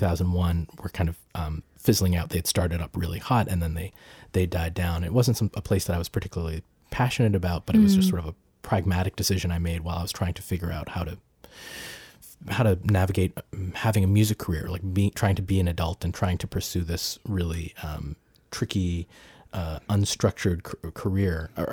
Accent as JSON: {"language": "English", "town": "Peabody", "region": "Massachusetts", "country": "United States", "tie": "born or raised there", "said": "I was at home in the house that I grew up in Massachusetts, Peabody, Massachusetts."}